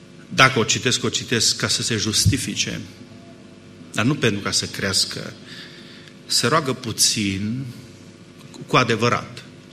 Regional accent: Transylvania, Romania; eu vin din Ardeal și acolo este cuvântul mejdie

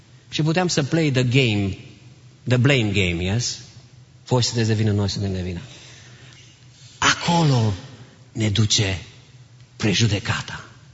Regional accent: Târgu Mureș, Mureș County, Romania; Eu sunt din Târgu Mureș.

